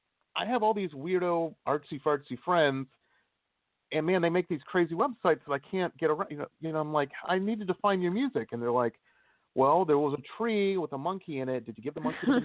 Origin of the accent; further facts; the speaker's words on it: Detroit, Michigan, United States; I grew up in Metro Detroit